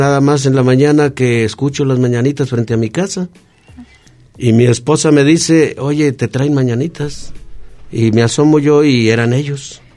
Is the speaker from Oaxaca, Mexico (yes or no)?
no; Tepechitlán, Zacatecas, Mexico; also born or lived in Colotlán; Por eso yo, mi tierra es Tepechitlán. Pero mi segunda tierra, pues ya es Colotlán.